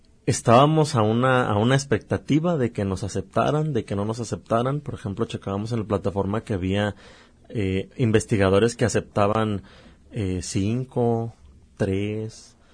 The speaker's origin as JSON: {"language": "Spanish", "town": "Acapulco", "region": "Guerrero", "country": "Mexico", "tie": "born or raised there", "said": "Yo vengo de la Universidad Autónoma de Guerrero, específicamente de la ciudad de Acapulco. Pues es mi ciudad. Ahí nací, ahí crecí, ahí estoy estudiando."}